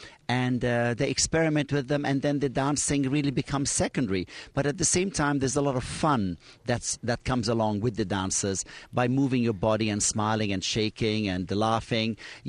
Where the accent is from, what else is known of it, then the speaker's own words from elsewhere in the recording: England, United Kingdom; moved away as an adult; now in New York City, United States; And I don't mind my accent at all. And I've been living in New York City for the past 30 years. And when this came out, I thought, well, it would be very good for me to come back to England.